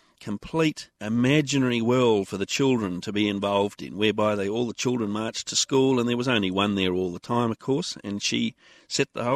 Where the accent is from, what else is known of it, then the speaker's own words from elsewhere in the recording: Western Australia, Australia; now in Geraldton, Australia; We're originally from the Murchison as a family, 60-odd years up there … at Kerber Station. And that's our home and probably always will be our home. But nowadays, moved down to the metro and to Perth originally, and then now back to Geraldton.